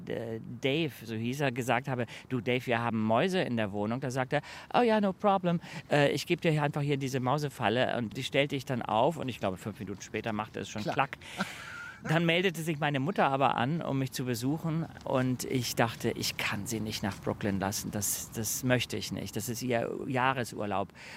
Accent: Hamburg, Germany; ich bin in Altona eigentlich aufgewachsen. Okay. Dann umgezogen nach Eimsbüttel bzw. ins Generalsviertel, Gneisenaustraße.

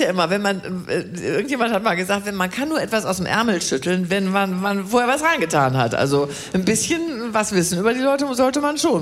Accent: Wuppertal, North Rhine-Westphalia, Germany; Ich komme aus Wuppertal.

